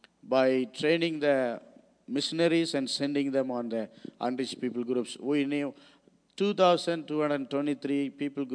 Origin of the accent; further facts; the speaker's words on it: India; I'm from Asia. I'm an Asian. I'm in India.